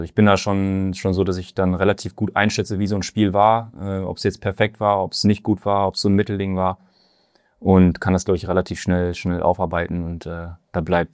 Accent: North Rhine-Westphalia, Germany; ich aus dem Münsterland komme, das nicht weit ist. Also ich bin wieder näher an meine Heimat.

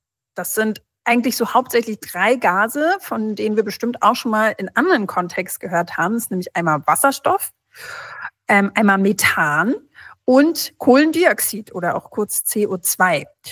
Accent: Brazil; Ich bin ja auch in Brasilien aufgewachsen und da ist ja das absolute Nationalgericht ein ganz großer Bohneneintopf

